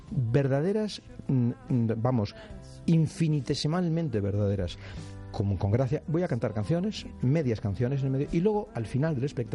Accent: Barcelona, Catalonia, Spain; Barcelona es mi tierra, como la gente sabe, yo soy catalán, aunque no practico el patriotismo y soy de pocas banderas

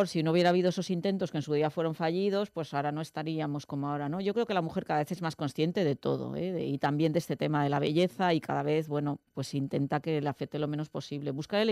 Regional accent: northern Spain, Spain; las personas que somos del norte de España y que hemos crecido junto al Cantábrico amamos tanto más que Mediterráneo

